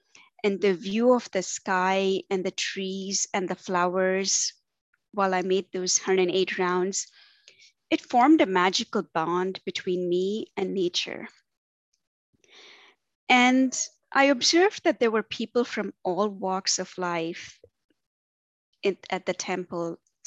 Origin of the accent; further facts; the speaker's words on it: Tamil Nadu, India; now in Cary, United States; in Cary, North Carolina. And like you mentioned, I was raised in India. And, I was born into an Orthodox, yet liberal Hindu, South Indian, and to be more specific, Tamilian